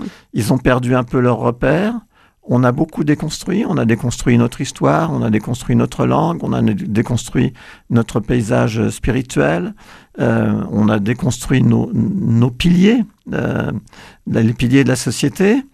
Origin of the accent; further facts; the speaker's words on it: Grand Est, France; Moi, je suis un enfant des vignes, des livres et des bois, puisque je suis né en Champagne, dans un petit village de vignerons